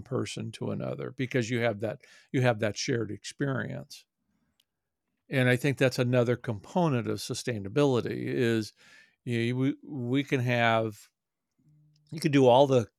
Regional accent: St. Louis, Missouri, United States; I've been aware of that for years growing up in St. Louis

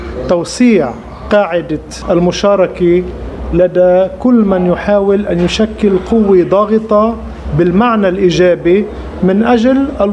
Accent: Lebanon; بالتشاور والحوار فيما بيننا كلبنانيين

